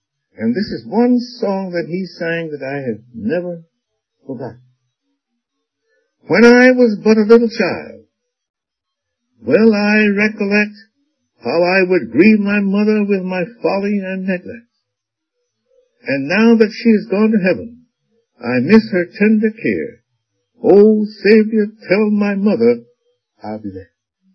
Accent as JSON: {"language": "English", "town": "New York City", "region": "New York", "country": "United States", "tie": "born or raised there", "said": "Growing up in New York City, we lived in apartment houses, you see."}